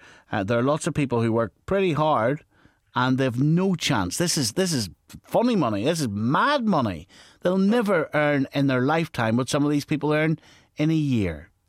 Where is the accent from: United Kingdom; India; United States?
United Kingdom; Northern Ireland; I grew up in Westway Gardens, not too far away from the Ballygamartin Road, which is about a mile above the Woodville Road, which isn't too far away from the Shankill Road, okay?